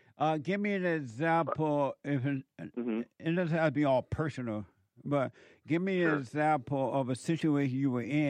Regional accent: Alabama, United States; It was, when I was growing up, Alabama and America was amazing because we had families.

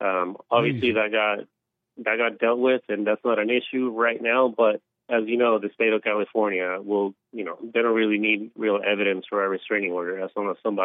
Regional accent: Puerto Rico; I'm from Puerto Rico

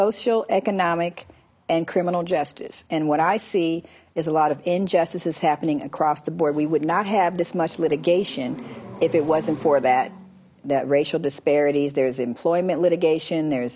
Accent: Los Angeles, California, United States; So, in my experience growing up in Los Angeles, let's talk about the gangs.

